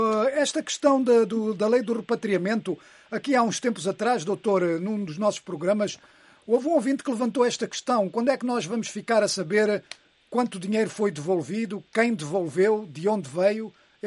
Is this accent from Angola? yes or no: yes; Angola; eu como angolano, se tenho negócios